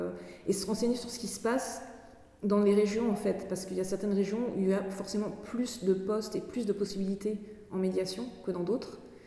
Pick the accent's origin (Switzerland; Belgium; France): France; Amiens, Hauts-de-France; now in Brittany, France; je suis en Bretagne depuis 2015. À la base, moi, je viens d'Amiens, en Picardie. Mais j'ai de la famille, en fait, bretonne, mais du Finistère. Et donc, j'ai toujours venu en Bretagne, et c'est une région que je connaissais très, très bien. Et où j'avais envie de vivre.